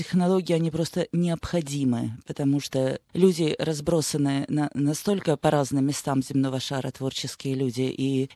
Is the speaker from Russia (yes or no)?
no; Riga, Latvia; now in Australia; Я родилась в Риге, там же и выросла. Приехала в Австралию в 1994 году.